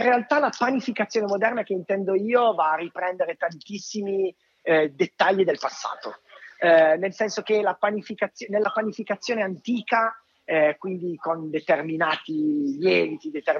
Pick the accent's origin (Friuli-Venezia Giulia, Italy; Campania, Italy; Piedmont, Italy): Piedmont, Italy; Cossano Belbo; una fotografa mia cara amica del mio stesso paese, di Cossano Belvo, in provincia di Cuneo.